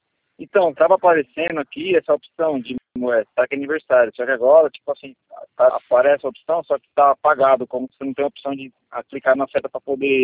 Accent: Santa Bárbara d'Oeste, São Paulo, Brazil; born there; also born or lived in Americana

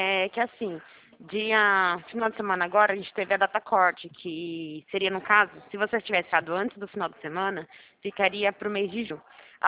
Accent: Americana, São Paulo, Brazil; eu sou do interior de São Paulo, em Americana.

